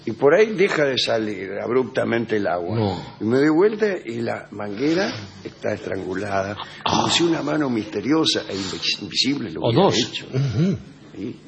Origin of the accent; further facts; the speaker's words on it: Argentina; Pero como argentino...